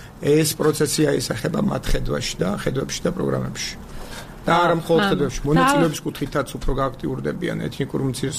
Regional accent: Tbilisi, Georgia; რატომ ამბობ ჩემზე კარგად რომ თბილისელი ვარ მე

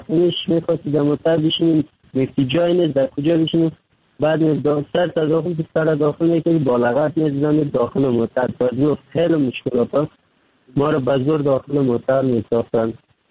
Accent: Kabul, Afghanistan; now in Turkey; 3 سال میشه ترکیه آمدم، از افغانستان 3 سال میشه رکن سیدانم ترکیه هستم. اما از افغانستان آمدم، طرف پاکستان آوردم، رو آمدم از کابل آمدم

